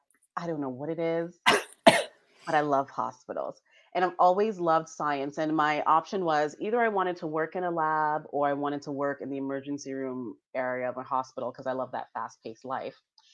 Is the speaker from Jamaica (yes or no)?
yes; Jamaica; I grew up in Jamaica, right? So we have we're fortunate enough to have great weather all the time.